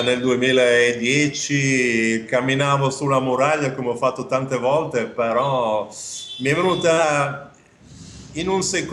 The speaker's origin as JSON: {"language": "Italian", "town": "Riccione", "region": "Emilia-Romagna", "country": "Italy", "said": "Anche l'orgoglio mio come romagnolo, nato a Riccione, vicino a Gatteo"}